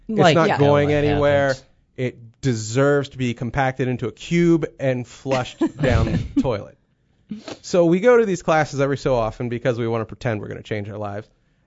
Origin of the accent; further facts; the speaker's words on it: West Virginia, United States; People don't believe I'm from West Virginia when they hear my papa's basement voice.